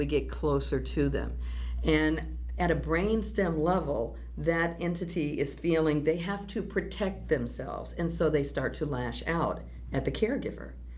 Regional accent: Detroit, Michigan, United States; I grew up in Detroit, Michigan.

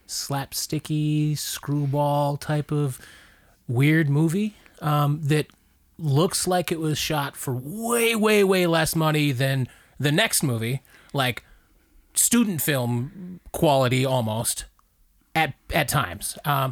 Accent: Minnesota, United States; So I'm from Minnesota. So like, okay. Fargo is a thing.

